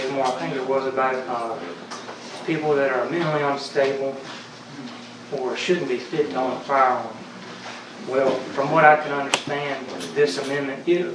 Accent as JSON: {"language": "English", "town": "Windsor", "region": "North Carolina", "country": "United States", "said": "I'm from Baker Town Road, Windsor, North Carolina."}